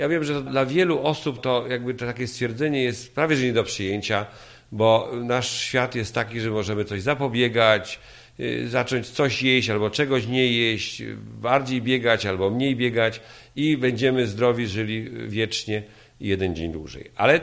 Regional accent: Poznań, Greater Poland Voivodeship, Poland; Ja pochodzę z Poznania. Początkowe całe życie zawodowe i studia i potem i pierwsza praca i kolejna były w Poznaniu

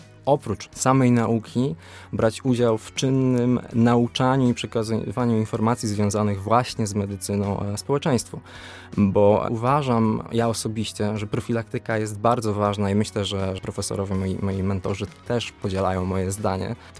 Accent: Lower Silesian Voivodeship, Poland; Pochodzę z województwa dolnośląskiego, ale na Opolszczyznę właśnie sprowadziły mnie studia.

